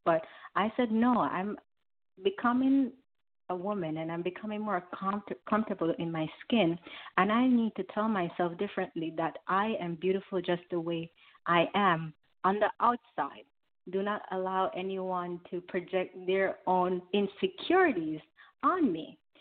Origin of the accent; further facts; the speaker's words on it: Jamaica; Where I grew up in Jamaica, there is a culture of women bleaching skin, men bleaching their skin